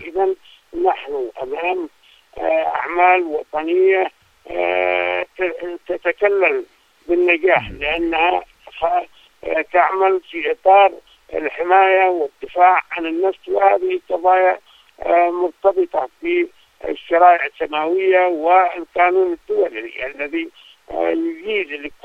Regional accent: Yemen; بلادنا اليمن

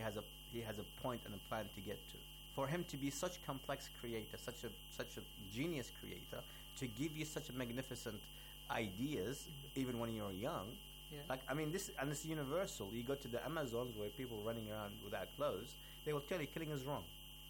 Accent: Iraq; now in Australia; I am from Iraq, currently residing in Australia.

